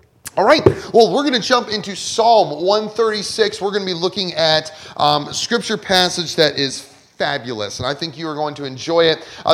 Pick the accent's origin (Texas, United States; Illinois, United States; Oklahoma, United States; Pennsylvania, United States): Pennsylvania, United States; I did some growing up in Southwest, about an hour southwest of Pittsburgh. Still in the hills and some beautiful country.